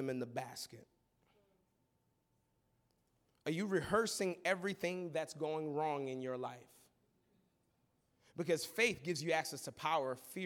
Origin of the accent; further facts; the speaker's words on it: Michigan, United States; I grew up in Southwest Michigan. There is a spirit of indifference in this region.